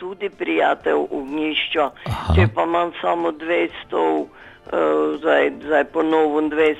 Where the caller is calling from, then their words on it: Prekmurje, Slovenia; Jaz sem pa zeta iz Prekmurja